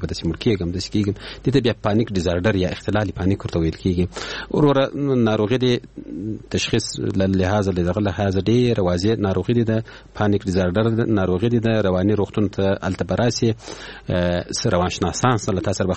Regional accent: Ghazni, Afghanistan; د موږ د غزنی دی ولایت

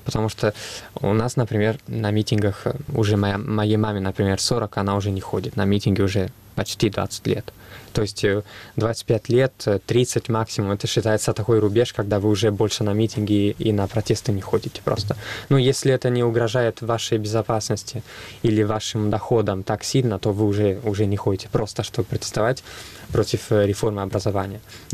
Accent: Florence, Tuscany, Italy; Russian is a second language

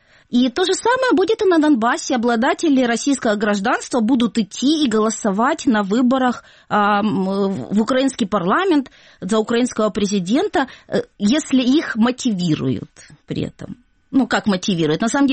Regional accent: Abkhazia, Georgia; я сама из Абхазии.

